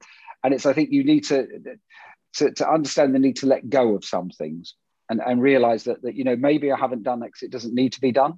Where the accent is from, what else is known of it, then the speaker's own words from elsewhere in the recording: United Kingdom; I'm British. That's all I talk about.